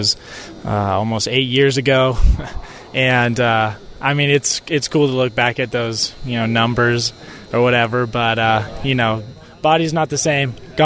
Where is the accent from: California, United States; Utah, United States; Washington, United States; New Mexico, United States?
Washington, United States; I was coming from Washington where, you know, we had a couple hundred LDS kids at my school, actually